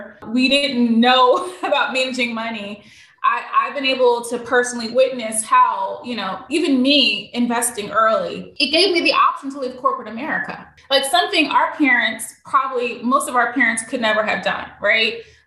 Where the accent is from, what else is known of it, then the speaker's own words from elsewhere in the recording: Philadelphia, Pennsylvania, United States; So I'm originally from Philly. I'm a Philly girl at heart.